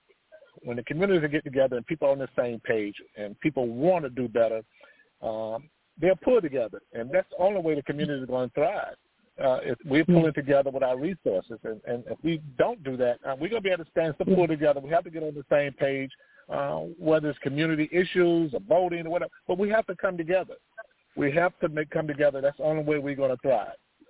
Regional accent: Riviera Beach, Florida, United States; I grew up in Riviera Beach

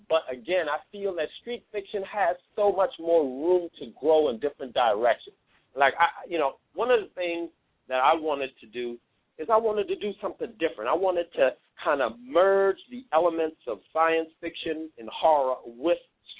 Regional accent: Sea Islands (Gullah/Geechee coast), United States; Because I'm from the Gullah Geechee Sea Islands, they will be infused with voodoo and root magic

